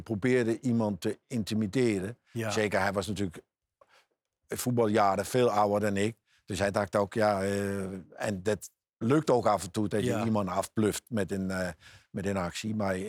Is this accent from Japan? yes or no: no; Copenhagen, Capital Region, Denmark; Dutch is a second language; Ik kwam zelf van Kopenhagen, ja.